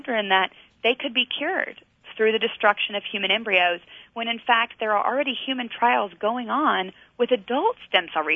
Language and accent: English; North Carolina, United States; I'm from North Carolina, and I had two members in North Carolina with 100% voting records vote the wrong way